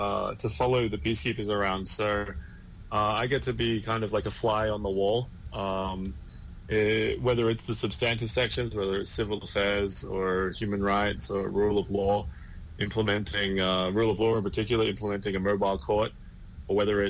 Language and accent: English; Australia; also born or lived in Bangkok, Thailand; now in South Sudan; I'm originally from Australia